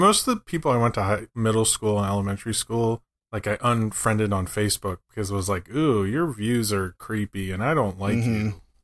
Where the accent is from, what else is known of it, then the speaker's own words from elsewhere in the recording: Baltimore, Maryland, United States; moved away as an adult; now in Brooklyn, United States; But I was born in, or I grew up and all that stuff in Baltimore. But then I moved to Brooklyn in the early 2000s.